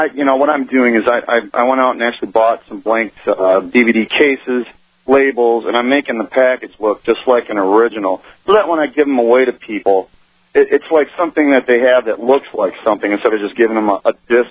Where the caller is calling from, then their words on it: Michigan, United States; Michigan.